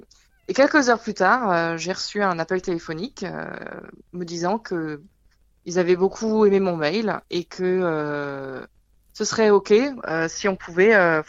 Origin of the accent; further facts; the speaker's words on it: France; En fait, c'est vrai qu'on est français, mais il y a beaucoup de nos fans qui ne savent pas qu'on est français